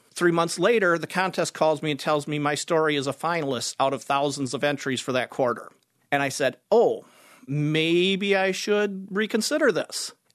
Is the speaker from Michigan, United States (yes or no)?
yes; Byron Center, Michigan, United States; born or raised there